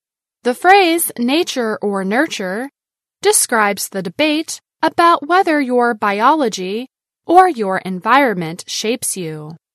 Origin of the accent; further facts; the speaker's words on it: India; I am from India.